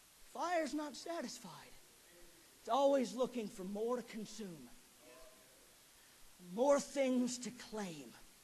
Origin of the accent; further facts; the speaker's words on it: Oregon, United States; also born or lived in California / New Hampshire; I've been here 3 years now. I was born in California, raised in Oregon, lived in New Hampshire, and I pride myself on the fact that I don't have a southern accent